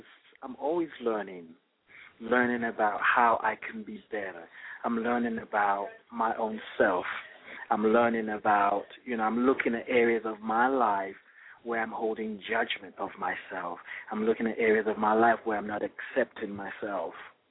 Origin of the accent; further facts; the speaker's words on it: Nigeria; now in United Kingdom; I grew up in Nigeria, and there's a certain way you speak to an adult.